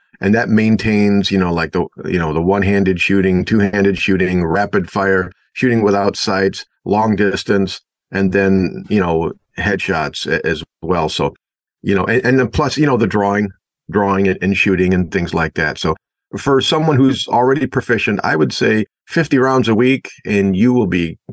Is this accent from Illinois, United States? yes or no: no; Michigan, United States; the U.S. taxpayer-funded electric vehicle EV battery plant in my home state of Michigan